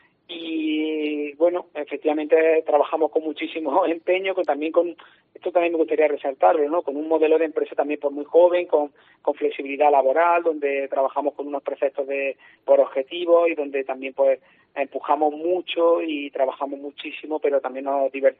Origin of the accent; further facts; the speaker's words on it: Martos, Andalusia, Spain; había participado de una asociación astronómica que creamos en mi pueblo natal, en Martos.